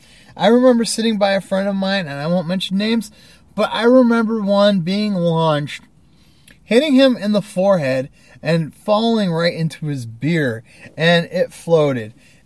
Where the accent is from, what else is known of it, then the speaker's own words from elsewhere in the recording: Ohio, United States; also born or lived in Michigan / Indiana / Virginia / California; And I'm from Ohio, lived around Michigan, Ohio, Indiana, Virginia, and California throughout my life.